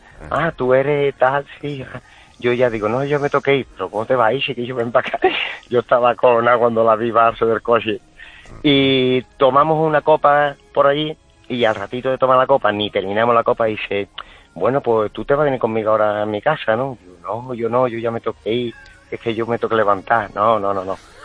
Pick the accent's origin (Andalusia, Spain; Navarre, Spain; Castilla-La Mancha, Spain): Andalusia, Spain; Seville; No, yo soy de Sevilla, pero...